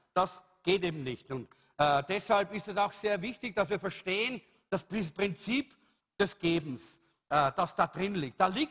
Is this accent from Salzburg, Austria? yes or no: yes; Salzburg, Austria; now in Vienna, Austria; Ich bin aus Salzburg, da ist es noch ein übliches Wort.